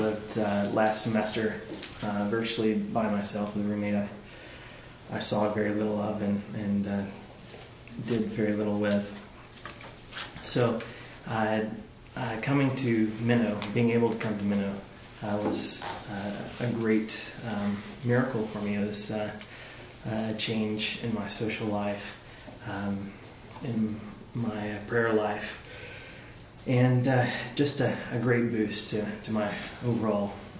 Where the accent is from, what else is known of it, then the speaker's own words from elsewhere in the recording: Georgia, United States; Well, I am from Georgia, and we don't wear gloves a lot in Georgia, so I didn't think to bring any for the trip.